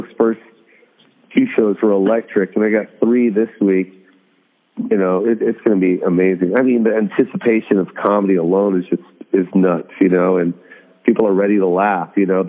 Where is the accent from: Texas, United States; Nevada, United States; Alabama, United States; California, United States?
Nevada, United States; Las Vegas; Cause I didn't like seeing that, especially cause I'm from Vegas.